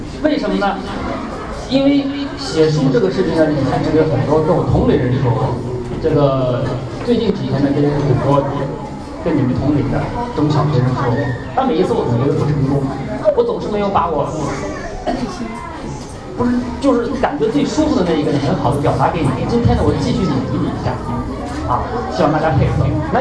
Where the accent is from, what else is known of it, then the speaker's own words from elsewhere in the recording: Lanzhou, Gansu, China; now in Zhuhai, China; 那我的家乡呢，兰州，离我工作的地方呢，1800公里左右。其实我家乡的离你们还近。